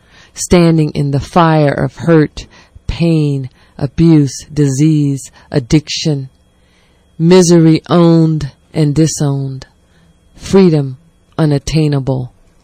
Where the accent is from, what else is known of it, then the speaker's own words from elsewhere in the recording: the South, United States; As a black woman, as a young child growing up in the South with a strong mother